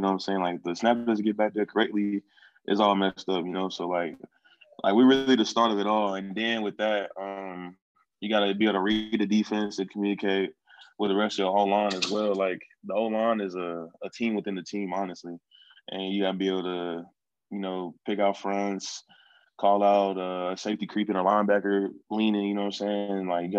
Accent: Chicago, Illinois, United States; moved away; also born or lived in Texas; I'm originally from Chicago, and I played basketball. And then my family had moved us to Texas.

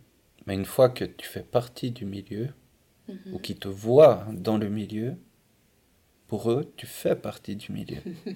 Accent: Switzerland; s'ils savent qu'on vient de la Suisse, si on est suisse, ils nous ferment

